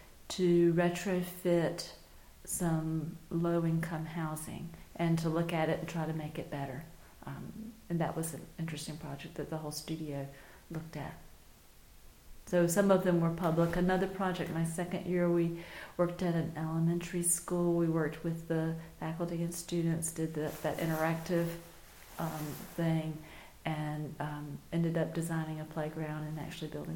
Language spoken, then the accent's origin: English; North Carolina, United States; I'm from Wake County, just outside of Raleigh in North Carolina. I grew up on Trailwood Drive, which is a really nice area.